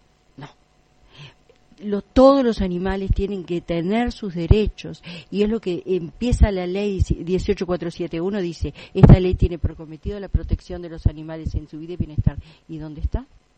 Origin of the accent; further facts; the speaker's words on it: Uruguay; nuestros derechos como ciudadanos uruguayos están siendo pisoteados